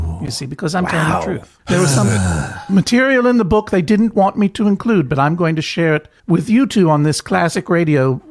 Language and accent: English; Isle au Haut, Maine, United States; I'm from the coast. I'm from Isle of Hot.